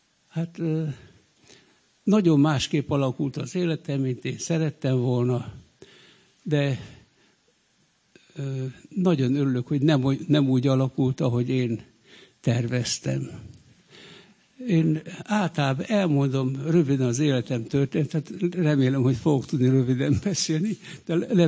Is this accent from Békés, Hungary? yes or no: yes; Kondoros, Békés, Hungary; born there; Tehát 38-ban születtem Kondoroson, ahol édesapám evangélikus lelkész volt.